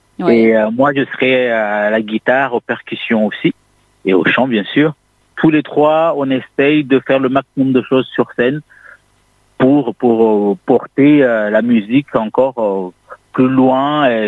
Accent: Grande Comore, Comoros; born there; Ma mère vient d'une île de Anjouan et mon père de la Grande Comore. Et moi, je suis né en Grande Comore.

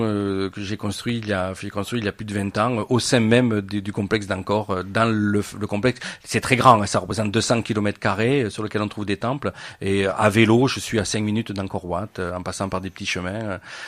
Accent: France; je suis Français, mais ce qu'on appelle les Asiates, c'est-à-dire mon cœur est au Cambodge.

